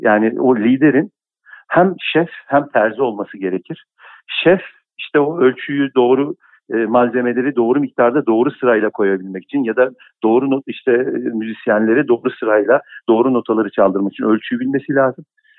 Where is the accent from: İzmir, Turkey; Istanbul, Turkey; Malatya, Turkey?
Istanbul, Turkey; Sınır mahalle o demek. Sınır mahallede büyüdüm ben Acıbadem'de. 7 daireli bir apartmandı.